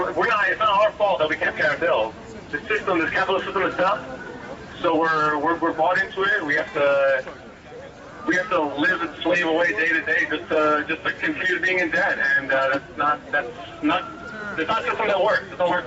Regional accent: Brooklyn, New York, United States; I have a sense of life experiences growing up in Brooklyn under Giuliani administration

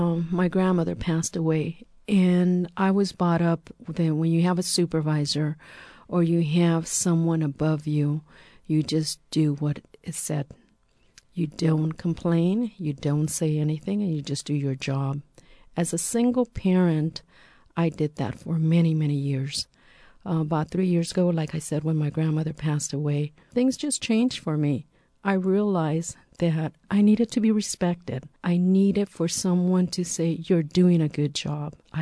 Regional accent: Nicaragua; now in United States; I'm originally from Nicaragua. I've been living here for about 48 years. I'm divorced, have three children. After I divorced, I moved to the Bay Area.

